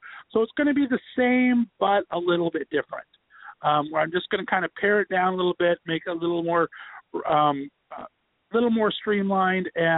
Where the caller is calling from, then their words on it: Ohio, United States; So I have the fate of my show and the engineering all happening in L.A. while I'm calling in from Ohio.